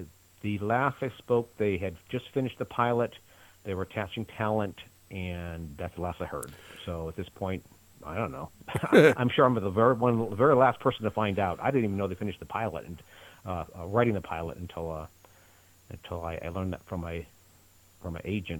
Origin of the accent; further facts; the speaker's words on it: Chatham, Ontario, Canada; I spent a couple of years growing up in Canada, so, you know, curling was very popular in our local little Chatham, Ontario.